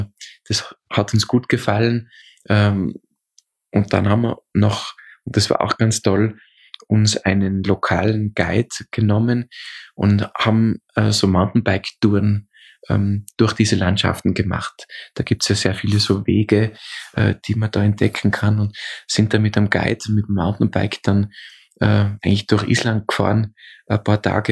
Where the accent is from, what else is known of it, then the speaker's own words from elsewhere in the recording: Austria; bei uns in Österreich sagt man diese also Polterei macht, also in Deutschland würde man sagen, diesen Junggesellenabschied